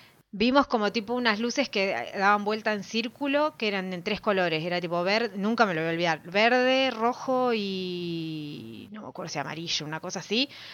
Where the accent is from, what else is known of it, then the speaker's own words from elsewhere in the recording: Entre Ríos, Argentina; soy de Entre Ríos, y cada vez que voy, ahora la ciudad donde yo vivía es más ciudad, bueno. O sea, está muchísimo más poblada y más tipo... todo iluminado y todo asfaltado